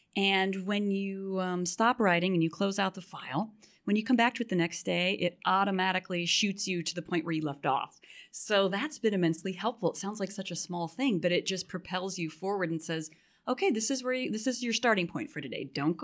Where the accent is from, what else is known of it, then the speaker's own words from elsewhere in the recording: Chicago, Illinois, United States; moved away as an adult; also born or lived in New York; now in Los Angeles, United States; I love Chicago. Going back there this weekend. And I lived there my first 18 years. Then I went to New York, so I've had the extreme weather of Chicago and New York, but I love LA the best.